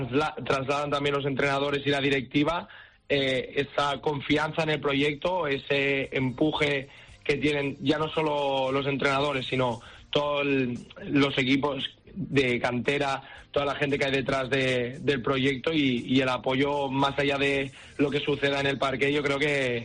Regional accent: Barcelona, Catalonia, Spain; sobre todo entrenadores como yo o gente que somos de allí de Barcelona.

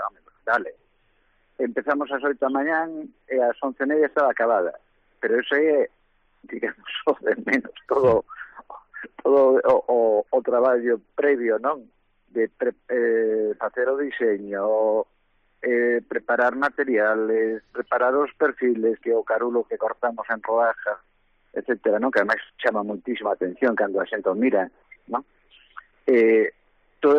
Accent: Vigo, Galicia, Spain; non sei se eu son de Vigo, meu pai era de Ponteareas

